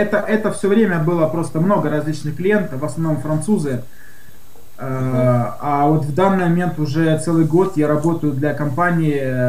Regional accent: Kharkiv, Kharkiv Oblast, Ukraine; moved away as an adult; now in France; Я сам с Украины, с Харькова.

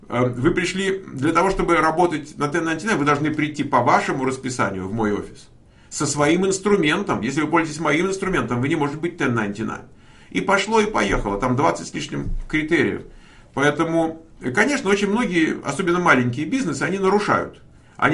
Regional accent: Crimea, Ukraine; Я из Крыма.

